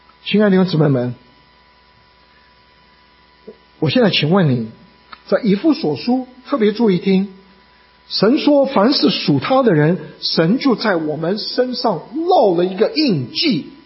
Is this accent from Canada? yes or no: yes; Canada; 我从加拿大来，去过加拿大国家公园的，举手。